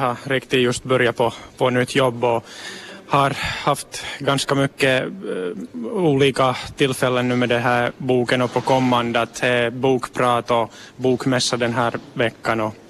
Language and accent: Swedish; Nedervetil, Ostrobothnia, Finland; Jag tror nog att det är nog bara att jag är från Nedervä till. Att det är ganska lite i Nedervä till bo som är humorbefria.